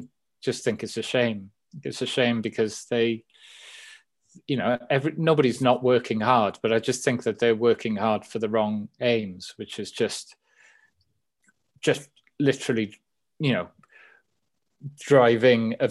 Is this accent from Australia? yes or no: no; Wales, United Kingdom; obviously as a Welshman, never enjoyed people just pouring their scorn on Gatland